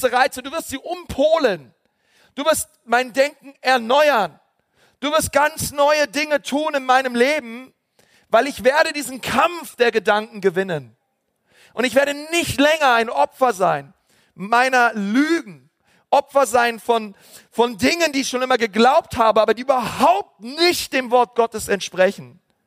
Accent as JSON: {"language": "German", "region": "Berlin", "country": "Germany", "tie": "born there", "said": "Also ich bin geboren worden in Berlin, steht auf meinem deutschen Pass, Wohnort, hier Geburtsort Berlin"}